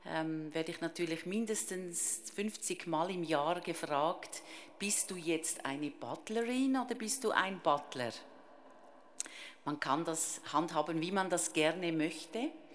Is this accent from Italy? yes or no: no; Ennetmoos, Nidwalden, Switzerland; Ich bin im Kanton Nidwalden in Ennetsmoos geboren und aufgewachsen. 4 Brüder und eine Schwester.